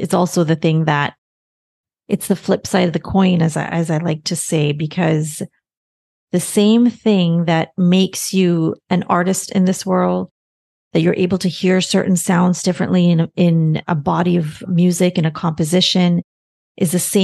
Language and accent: English; Barbados; also born or lived in New York; I remember like in growing up in Barbados, I feel like a lot of people have that kind of, it's a warmth